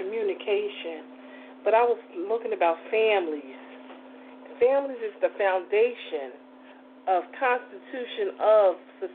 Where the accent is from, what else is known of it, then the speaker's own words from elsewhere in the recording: Philadelphia, Pennsylvania, United States; When we live, we come from North Philly, but we live on a street called 27th Street.